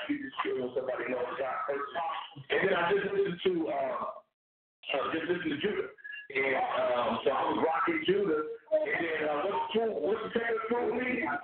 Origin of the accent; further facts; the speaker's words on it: Compton, California, United States; And so I grew up in Compton, you know, did my own thing for years.